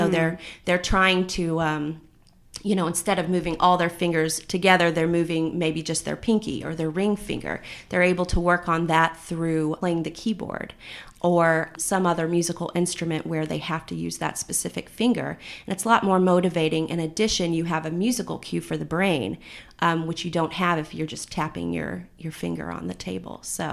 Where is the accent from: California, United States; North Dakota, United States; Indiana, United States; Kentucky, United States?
Indiana, United States; Indianapolis; Okay. Well, I grew up in Indianapolis.